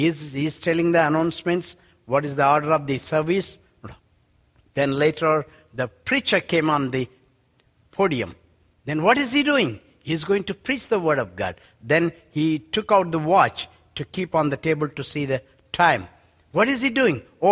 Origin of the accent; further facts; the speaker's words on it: Hyderabad, Telangana, India; And in India, I'm from Hyderabad